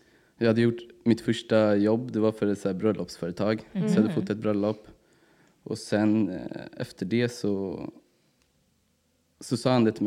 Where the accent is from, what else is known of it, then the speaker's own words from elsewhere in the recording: Märsta, Stockholm County, Sweden; Jag är 25 år. Mm. Jag kommer från Märsta. Uppväxt i Märsta.